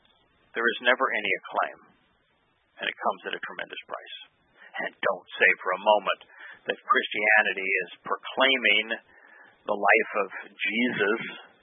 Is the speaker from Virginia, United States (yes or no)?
yes; Charlottesville, Virginia, United States; There's a restaurant called Mission Barbecue in my hometown.